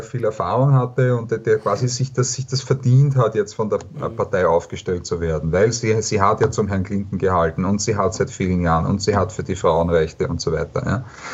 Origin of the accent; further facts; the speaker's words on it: Austria; Also ich komme aus Österreich